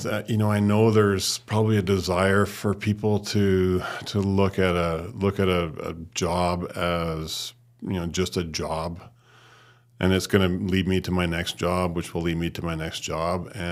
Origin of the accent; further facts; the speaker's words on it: Northern Ireland, United Kingdom; born there; I grew up in a very humble family. My dad was a high school principal. I'm a first generation immigrant. I was born in Northern Ireland.